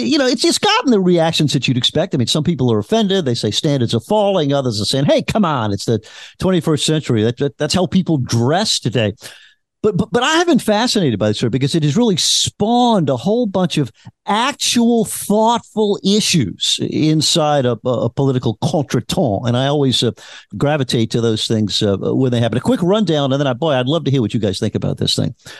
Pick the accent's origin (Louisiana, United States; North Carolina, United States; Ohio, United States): Louisiana, United States; I am from Louisiana.